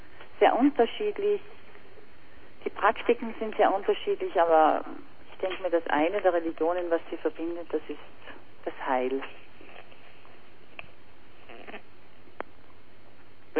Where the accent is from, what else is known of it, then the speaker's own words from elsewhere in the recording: Salzburg, Austria; ich als Salzburgerin benutze jetzt natürlich den Papst, weil der mir heute schon am nächsten ist, weil ich in dieser Religion aufgewachsen bin.